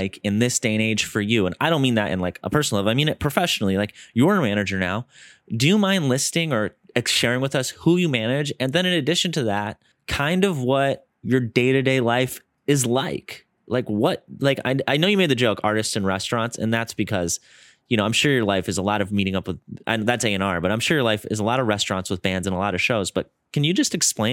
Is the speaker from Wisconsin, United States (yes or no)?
yes; Wisconsin, United States; moved away as an adult; also born or lived in San Diego; No, I'm from Wisconsin.